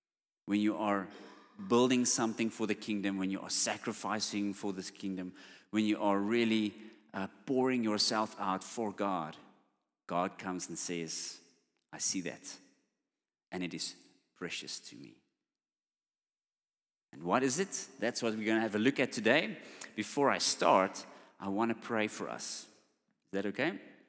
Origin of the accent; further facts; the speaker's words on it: Eindhoven, North Brabant, Netherlands; and I come all the way from Eindhoven to attend Shofar